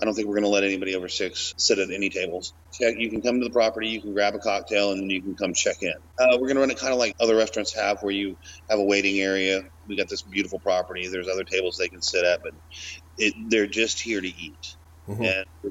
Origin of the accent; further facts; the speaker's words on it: Dallas, Texas, United States; I was born and raised in Dallas, Texas. Went to Baylor University in Waco.